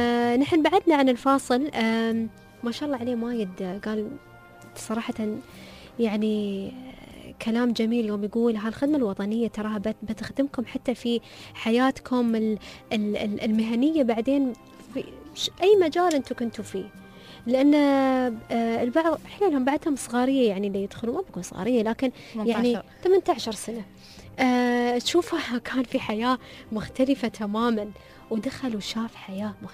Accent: Dubai, United Arab Emirates; هني عندنا في دبي

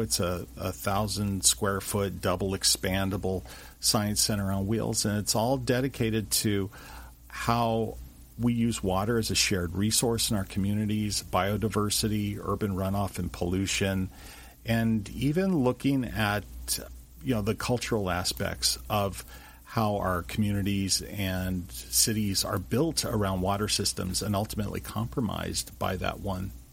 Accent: Los Angeles, California, United States; You know, I grew up here in Los Angeles like you, Don

